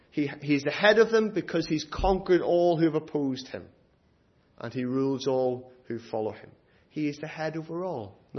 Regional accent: Ireland; I'm from Ireland

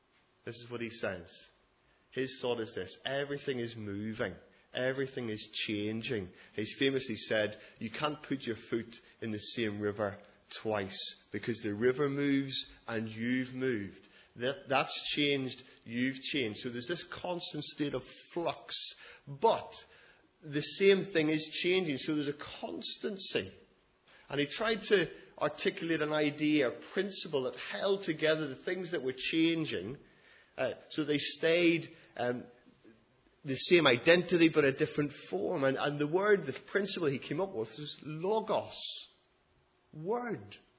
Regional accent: Southport, North West England, United Kingdom; Where are you from? Southport.

